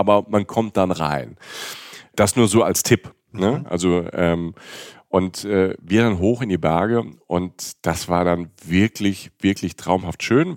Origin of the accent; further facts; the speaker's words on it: Rhineland-Palatinate, Germany; oder ich komme aus der Pfalz, ne, wir haben das auch so ein bisschen.